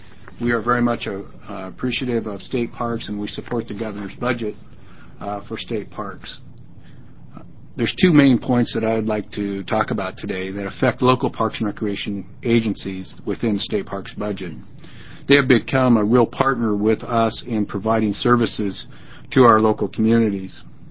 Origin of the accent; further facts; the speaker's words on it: Springfield, Oregon, United States; to in my hometown of Springfield